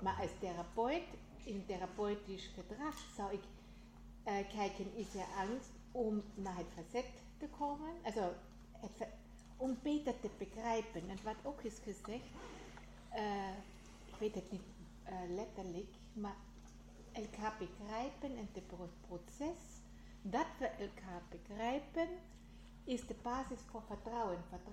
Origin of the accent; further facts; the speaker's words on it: Switzerland; Dutch is a second language; niet in Nederland, maar in Zwitserland waar ik vandaan kom